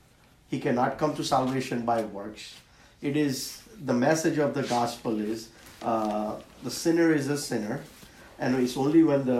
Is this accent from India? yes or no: yes; India; when I was growing up in India, as some of you were